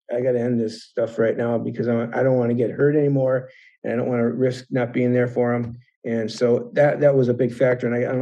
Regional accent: Vail, Colorado, United States; and I'm from Vail.

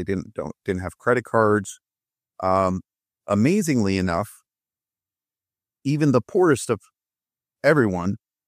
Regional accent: Mexico City, Mexico; English is a second language; now in United States; I'm from Mexico City originally. I'm a dual citizen. I'm also American, proud American. But I studied medicine in Mexico

